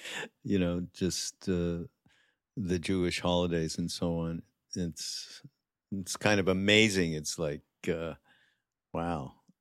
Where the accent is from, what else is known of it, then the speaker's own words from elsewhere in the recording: Canada; I grew up Jewish and I'm from Canada.